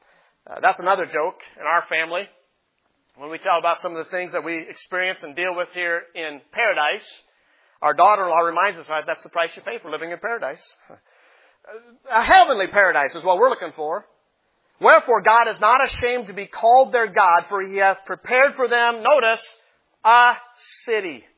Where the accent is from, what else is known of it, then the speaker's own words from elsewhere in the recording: Iowa, United States; You know, I grew up in winter in Iowa.